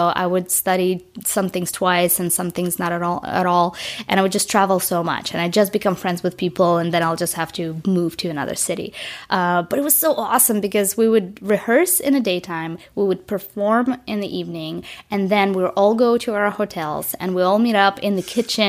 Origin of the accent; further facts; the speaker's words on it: Crimea, Ukraine; I grew up in a tiny village in Russia. It was in Crimea, so it was Ukraine, Russia, Ukraine, now it's Russia again. The village was tiny, the conditions were really poor